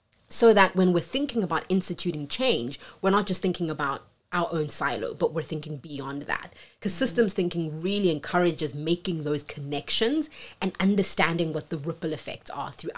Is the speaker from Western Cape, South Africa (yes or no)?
no; Gauteng, South Africa; So I grew up in the East Rand, in a small little township called Togaza.